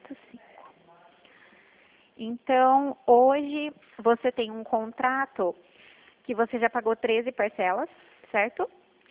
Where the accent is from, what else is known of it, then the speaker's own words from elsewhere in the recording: Itu, São Paulo, Brazil; Eu sou daqui de Itu.